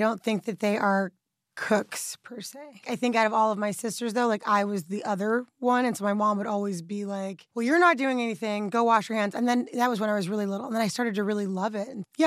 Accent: New York City, New York, United States; I grew up in Harlem, so just in our area alone, there was some of the best Caribbean food

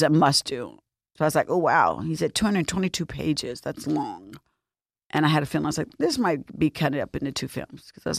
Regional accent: Indianapolis, Indiana, United States; Yeah, because the family was in Chicago and I'm from Indianapolis, Indiana, Midwest.

